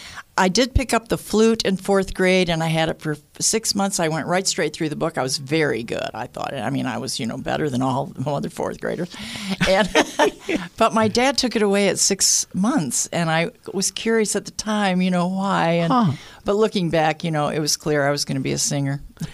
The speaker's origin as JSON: {"language": "English", "town": "Flint", "region": "Michigan", "country": "United States", "tie": "born or raised there", "said": "Well, I'm from Flint, Michigan, and I grew up in the boom times of the town. And I have two older sisters."}